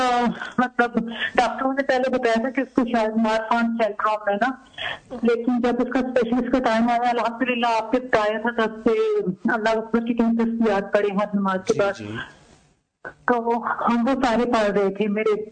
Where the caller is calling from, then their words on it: Germany; میں جرمنی سے بات کر رہی ہوں.